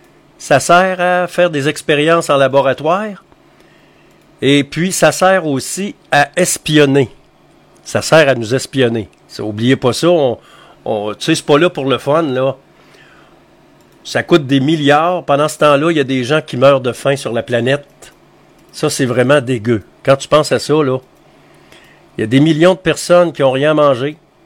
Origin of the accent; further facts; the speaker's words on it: Quebec, Canada; Pour revenir par chez nous, au Québec, au pays